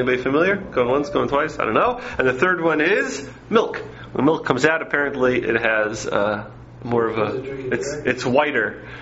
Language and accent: English; New York City, New York, United States; When I grew up in Hillcrest, I actually was the last remaining farm in New York City. Was near my house. I don't think it exists anymore.